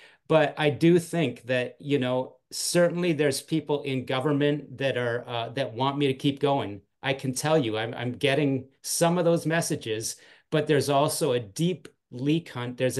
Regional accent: Canada; me as a Canadian

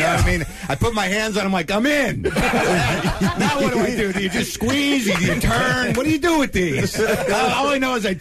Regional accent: White Sands, New Mexico, United States; I grew up in New Mexico to White Sands.

